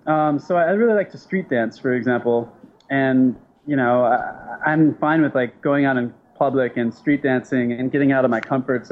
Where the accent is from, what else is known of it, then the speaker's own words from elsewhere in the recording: San Diego, California, United States; I'm from San Diego, which is pretty close to Mexico.